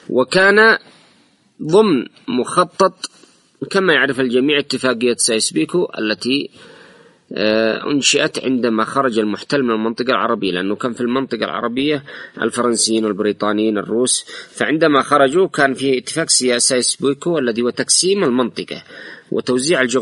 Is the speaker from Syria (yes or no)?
no; Yemen; وهذا موضوع مهم جدا ينبغي علينا أن نلتفت إليه كيمنيين